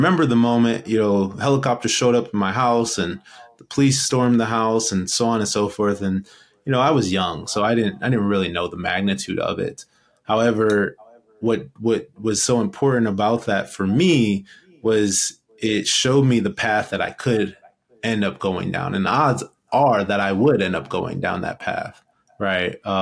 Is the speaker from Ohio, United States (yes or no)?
yes; Cleveland, Ohio, United States; my memory was, you know … growing up in Cleveland and the violence and the gangs and the prison and, you know, just the poverty and all of that.